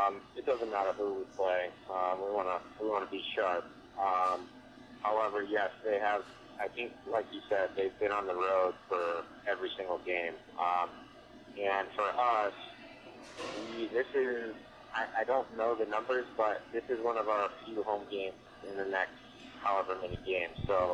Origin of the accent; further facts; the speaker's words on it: Akron, Ohio, United States; I'm from Akron, so that was everyone I knew was there.